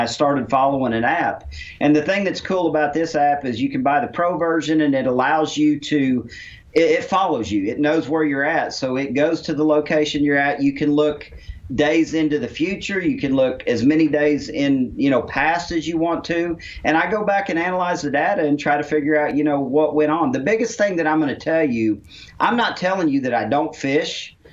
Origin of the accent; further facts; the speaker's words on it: Missouri, United States; growing up in the Ozarks, Grand, Table Rock, Lake of the Ozarks